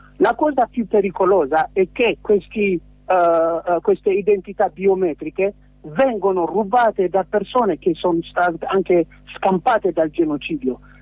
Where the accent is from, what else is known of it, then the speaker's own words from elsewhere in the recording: Asmara, Maekel, Eritrea; Sono nato e cresciuto ad Asmara in Eritrea, e per 20 anni ho sempre seguito la natura del sistema dittatoriale che sta in Eritrea.